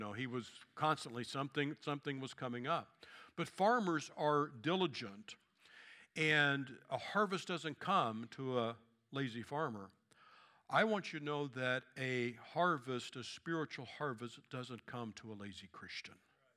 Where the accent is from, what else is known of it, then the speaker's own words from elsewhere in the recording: Kansas City, United States; which I grew up in the Kansas City suburbs, so I wasn't really used to a whole lot to farming.